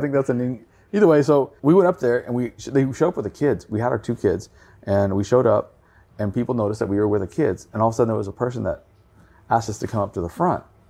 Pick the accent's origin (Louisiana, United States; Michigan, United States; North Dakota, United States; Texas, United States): Texas, United States; Me to say that as a Texan, but it's okay.